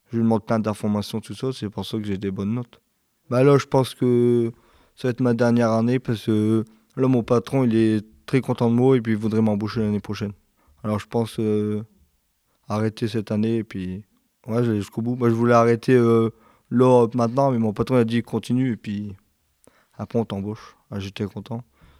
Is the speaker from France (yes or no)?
yes; Le Cateau-Cambrésis, Hauts-de-France, France; À côté de chez moi, au Cateau, il y a une MFR, mais ils font pas de CAP.